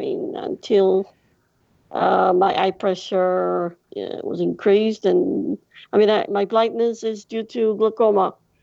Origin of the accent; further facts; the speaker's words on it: Greece; English is a second language; I am from Greece, I'm learning English